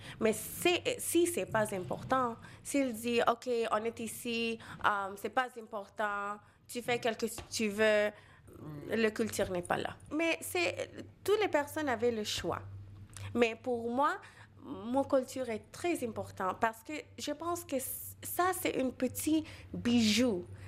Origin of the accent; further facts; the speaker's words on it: Montreal, Quebec, Canada; J'étais née ici, à Montréal, je suis québécoise, mes parents sont de l'Inde, de Calcutta.